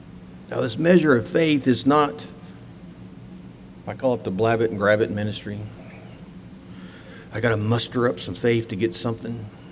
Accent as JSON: {"language": "English", "region": "Texas", "country": "United States", "said": "I'm from Texas, so I create words. If you hear a word you never heard before, it's a Texas word."}